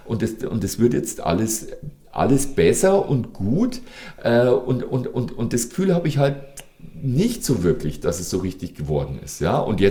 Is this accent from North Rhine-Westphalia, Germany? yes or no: no; Bavaria, Germany; bei uns in Bayern dann, ja, das ist ein Oberpfälzer und was weiß ich.